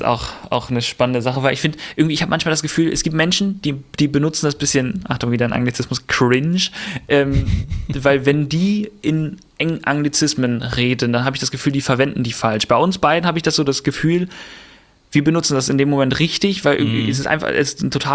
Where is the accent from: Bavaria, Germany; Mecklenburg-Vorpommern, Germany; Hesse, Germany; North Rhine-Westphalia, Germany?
Mecklenburg-Vorpommern, Germany; Stralsund; wir sind dann nach Stralsund gezogen und da aufgewachsen in die Baptistengemeinde in Stralsund gegangen.